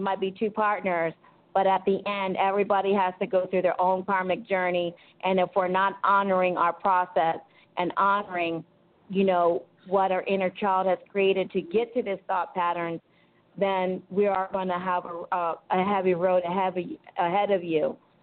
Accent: Philadelphia, Pennsylvania, United States; I am from Philly. That's why I was like, okay, I miss cheesecake.

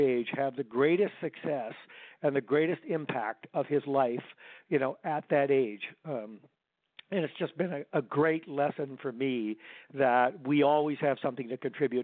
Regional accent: Rockford, Illinois, United States; continued for 45 years as the performing arts center of my hometown, Rockford, Illinois.

